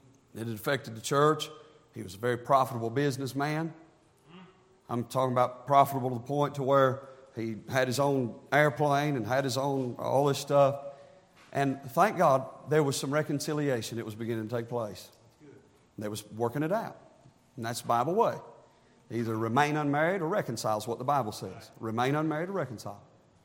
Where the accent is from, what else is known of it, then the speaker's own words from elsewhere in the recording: Tennessee, United States; Hey, I grew up in East Tennessee. I thought that stuff was normal.